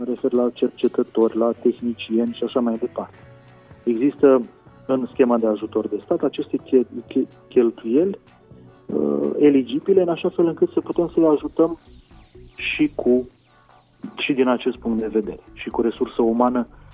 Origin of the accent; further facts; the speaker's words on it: Iași, Iași County, Romania; E o mândrie pentru mine că sunt din Iași, e o mândrie pentru mine că am avut posibilitatea să studiez în Iași.